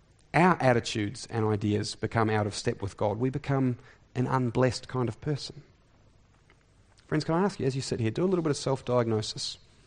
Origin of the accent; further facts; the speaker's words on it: Wellington, New Zealand; born there; Sorry, I was born in Wellington.